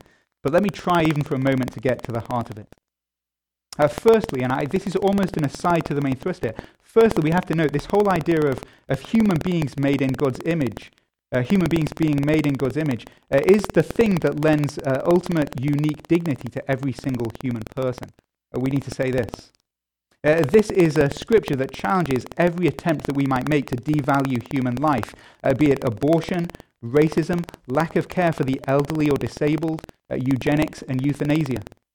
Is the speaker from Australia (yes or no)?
no; United Kingdom; I'm a Brit